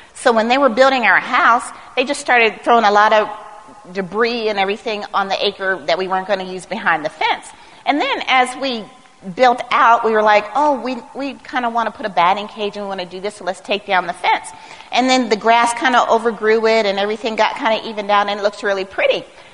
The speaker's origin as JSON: {"language": "English", "town": "Long Beach", "region": "California", "country": "United States", "tie": "born or raised there", "said": "I mean, I grew up in Long Beach and it was not the best area."}